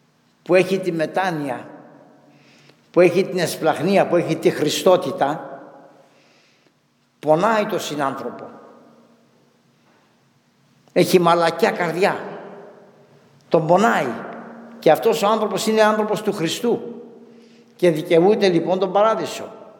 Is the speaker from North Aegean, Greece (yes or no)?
yes; Chios, North Aegean, Greece; είμαι Χιώτης και ξέρω